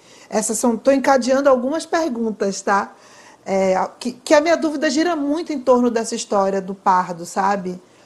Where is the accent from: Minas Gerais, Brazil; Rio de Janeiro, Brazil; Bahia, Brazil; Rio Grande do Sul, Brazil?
Bahia, Brazil; Você começou citando que eu sou baiana